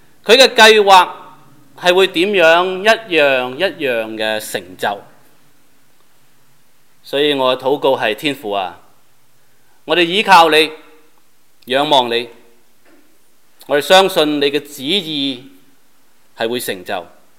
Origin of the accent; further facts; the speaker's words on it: Guangdong, China; 数一数我们广东人有几多主要的节日呢？